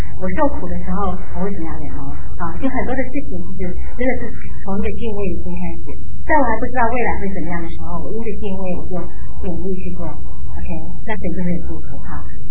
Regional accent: China; 这是我们中国人一贯的教导

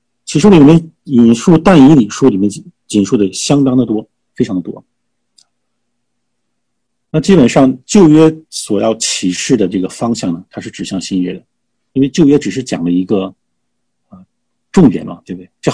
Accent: China; 但作为中国人的话，我们都知道，我们都有相同的文化背景

